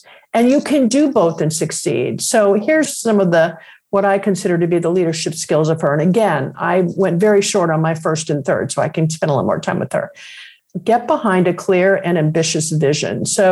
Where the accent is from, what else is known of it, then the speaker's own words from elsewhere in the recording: Detroit, Michigan, United States; And I grew up in Detroit and my dad was at Ford Motor Company